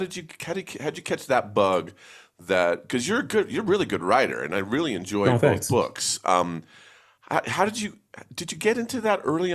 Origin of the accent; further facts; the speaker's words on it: New Jersey, United States; I'm an East Coaster too. I grew up in New Jersey.